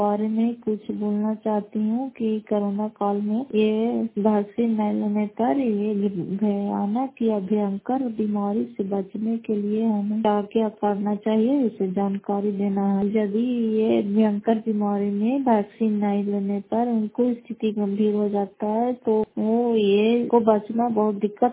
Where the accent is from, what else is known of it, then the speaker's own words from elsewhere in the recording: Fatehpur, Bihar, India; घर फतेहपुर पंचायत मकरौता जिला नालंदा ब्लॉक के निवासी हूँ।